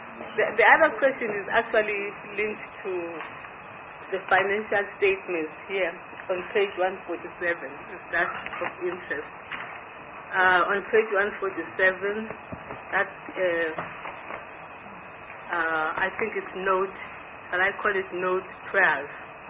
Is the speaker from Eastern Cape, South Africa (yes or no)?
yes; Eastern Cape, South Africa; You see, I come from the Eastern Cape